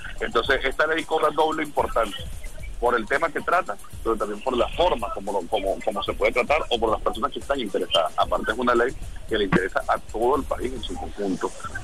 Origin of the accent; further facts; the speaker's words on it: Venezuela; no solo como diputados, sino como revolucionarios y como venezolanos para seguir adelante.